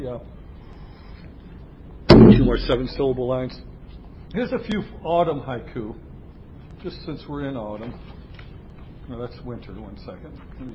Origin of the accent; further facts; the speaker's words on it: New York, United States; I'm from New York. The stickers are up here on the windshield.